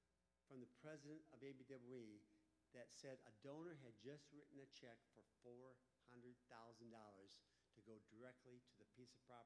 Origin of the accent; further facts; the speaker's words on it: Iowa, United States; Remember, I grew up in Iowa, and English is a second language in Iowa.